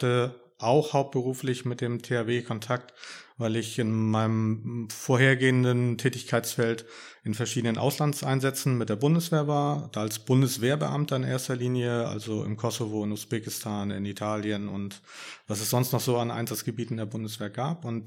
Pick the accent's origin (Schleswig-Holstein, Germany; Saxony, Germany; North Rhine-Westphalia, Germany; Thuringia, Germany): Schleswig-Holstein, Germany; Kiel; born there; ich bin 54 Jahre alt, in Kiel geboren, verheiratet, zwei erwachsene Kinder.